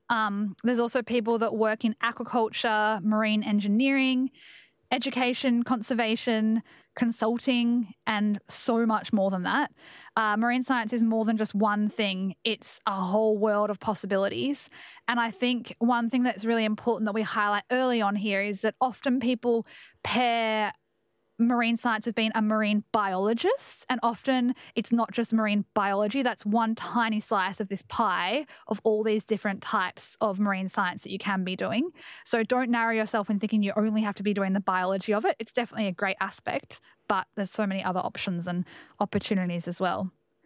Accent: Victoria, Australia; I also grew up on a farm. I was about 100 kilometres inland. The farm I grew up on is near Hamilton in Western Victoria.

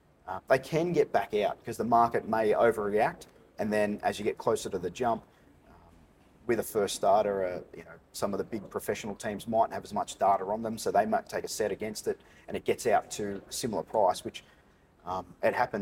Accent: Sydney, New South Wales, Australia; now in Victoria, Australia; I grew up in Sydney

